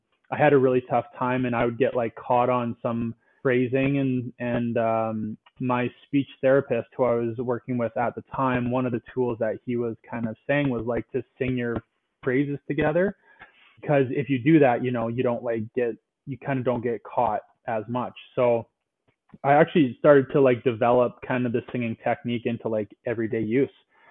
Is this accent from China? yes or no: no; British Columbia, Canada; I grew up in the Okanagan Valley in BC, so I'm located in Kelowna.